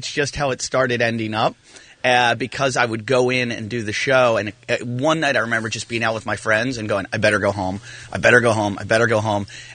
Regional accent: Pittsburgh, Pennsylvania, United States; Mine was a little bit that I grew up in Pittsburgh, so I'm a big fan of Pittsburgh sports.

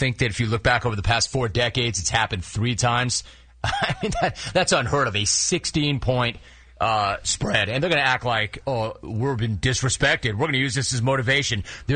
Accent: Los Angeles, California, United States; Understand, you guys, I grew up in Los Angeles. I understand this. Everybody who's not from L.A. hates L.A.

